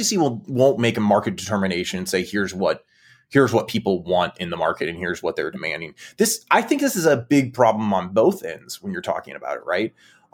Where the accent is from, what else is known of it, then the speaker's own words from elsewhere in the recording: Illinois, United States; where my grandparents are from and where I grew up in part in Southern Illinois and rural Illinois